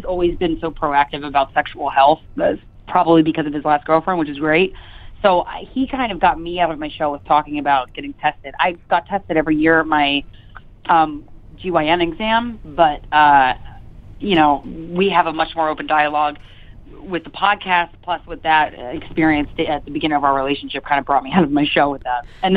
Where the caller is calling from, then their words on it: New York City, New York, United States; New York City.